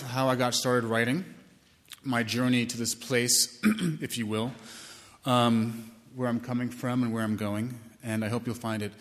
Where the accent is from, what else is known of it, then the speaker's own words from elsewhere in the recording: Manhattan, New York, United States; I was born and raised in Manhattan. I was a bit of a shut-in.